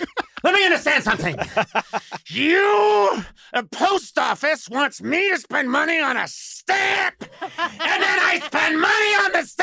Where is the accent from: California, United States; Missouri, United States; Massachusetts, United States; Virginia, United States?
Massachusetts, United States; Brookline; Yeah. And then the few times that, well, actually, I grew up in Brookline. More of my friends were Jewish than were Irish Catholic.